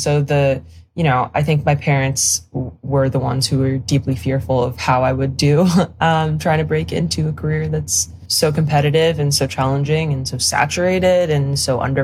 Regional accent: Paris, Île-de-France, France; English is a second language; now in United States; So I'm French. I am from Paris. I'm French and Polish, and I don't have an American passport. I have a French passport and a Polish passport.

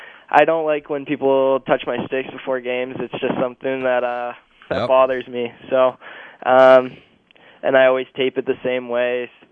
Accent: Plymouth, Michigan, United States; growing up near Plymouth, it was kind of a goal of mine to play in the OHL

